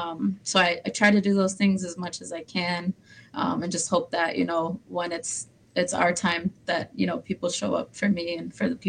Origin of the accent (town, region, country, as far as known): St. Paul, Minnesota, United States; born or raised there